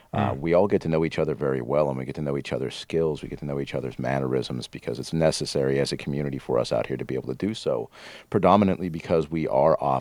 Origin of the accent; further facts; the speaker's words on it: Rocky Mountains, United States; moved away as an adult; also born or lived in Denver; When I grew up in the Rockies, I did grow up in the mountains a lot, but I worked in Denver constantly.